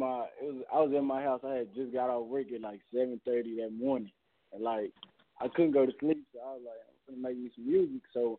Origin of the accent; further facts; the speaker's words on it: Dallas, Texas, United States; No. I'm from Dallas, Texas.